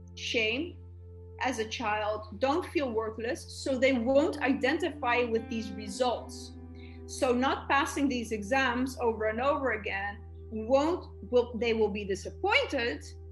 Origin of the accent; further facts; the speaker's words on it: Greece; Also, I'm from Greece, and it's hard to get in the university there as well.